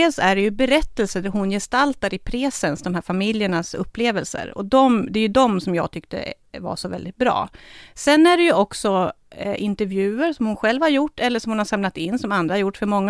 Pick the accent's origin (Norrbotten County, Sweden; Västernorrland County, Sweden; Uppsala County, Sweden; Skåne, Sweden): Norrbotten County, Sweden; jag är uppvuxen i Norrbotten. Jag gick i skola i Norrbotten där det finns mycket samer